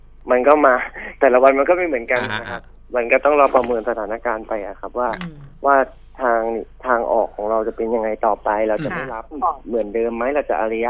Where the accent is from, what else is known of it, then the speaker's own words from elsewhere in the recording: Rayong, Thailand; เพราะผมรู้ข่าวก็เราเป็นคนระยองอะคร